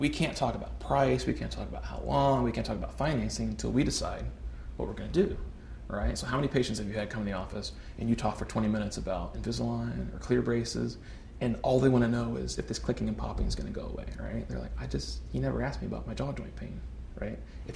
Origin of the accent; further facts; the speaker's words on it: Appalachia, United States; I'm kind of slang almost, or I grew up in Appalachia, so I'm a little, like, I'm kind of a hillbilly, so I kind of talk the way I'm talking.